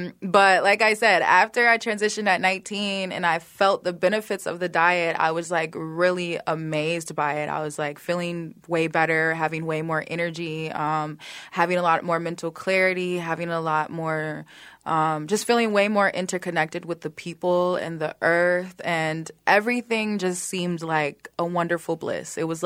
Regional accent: Minneapolis, Minnesota, United States; So I am from South Minneapolis. I grew up with two parents from Griffin, Georgia. They moved up here looking for jobs and resources, and that's kind of how I grew up.

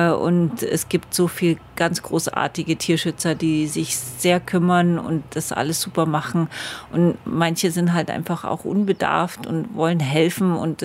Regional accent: Kenya; ich bin in Afrika aufgewachsen, in Kenia.

